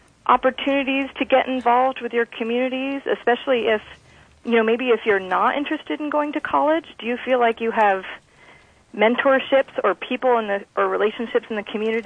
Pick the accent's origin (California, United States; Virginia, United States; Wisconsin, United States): California, United States; I mean, I grew up here in Mendocino County, and I chose after college to come back